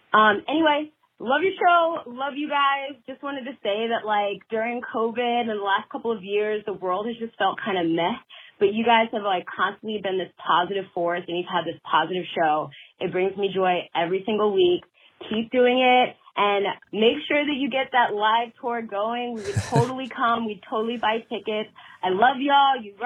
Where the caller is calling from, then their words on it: Michigan, United States; I'm calling from Michigan